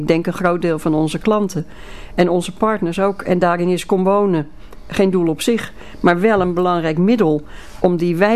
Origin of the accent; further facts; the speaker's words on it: Rotterdam, South Holland, Netherlands; Maar als Rotterdammer ben ik wel heel trots als ik dat schip zie.